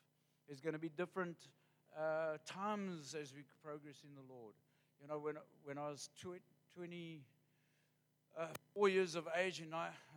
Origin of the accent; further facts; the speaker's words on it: Port Elizabeth, Eastern Cape, South Africa; now in East London, South Africa; We come from Port Elizabeth. It's quite laid back, I would say. Way more laid back than Cape Town.